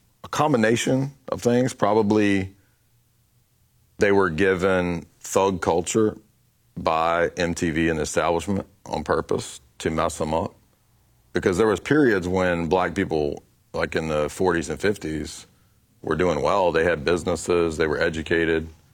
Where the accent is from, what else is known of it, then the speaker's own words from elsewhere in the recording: Tennessee, United States; I'm from Tennessee.